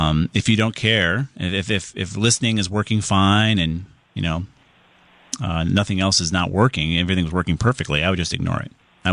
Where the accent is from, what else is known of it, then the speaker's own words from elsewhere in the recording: Southington, Connecticut, United States; let's go on to Joe in Southington, my hometown.